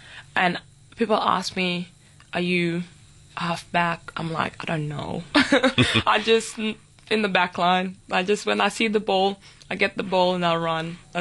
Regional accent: South Sudan; also born or lived in Kenya; now in Perth, Australia; So we come from South Sudan originally. We spent 12 years in Kenya. So we spent most of our time in a refugee camp called Kakuma.

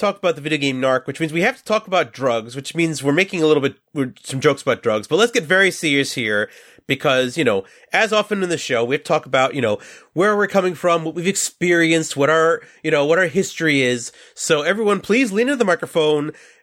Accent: New York, United States; And, you know, I'm from New York

